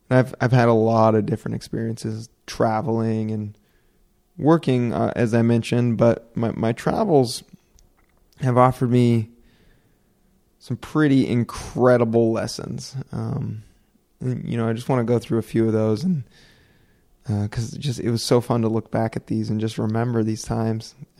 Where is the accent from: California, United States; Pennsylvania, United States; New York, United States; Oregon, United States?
Oregon, United States; I'm moving from Oregon, and I was born and raised in Oregon. Very white Oregon, not much diversity, especially on the Oregon coast, and even where I lived in other places.